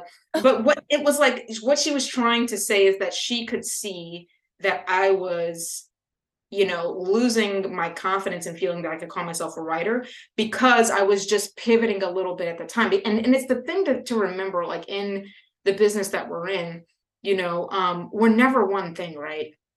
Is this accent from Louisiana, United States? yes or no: yes; Louisiana, United States; I grew up in Louisiana, but I grew up in mostly in predominantly white spaces. And I'm one of 10 siblings. And for most of our, yes, big, big Creole family.